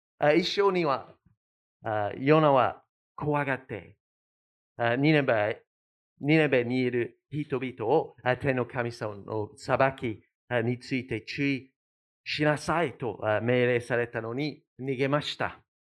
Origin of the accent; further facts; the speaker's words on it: United Kingdom; Japanese is a second language; 私のイギリスにあるふるさとの近くに羊がいっぱいいます。